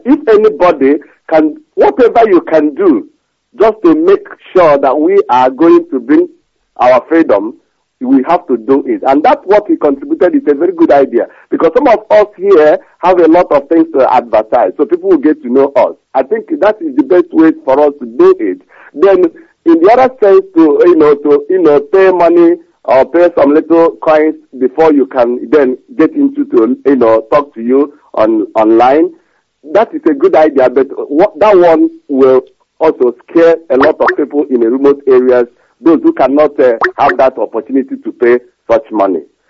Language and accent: English; Southeast Nigeria, Nigeria; now in Manchester, United Kingdom; I'm calling from Manchester. … From Wangele in Biafra land.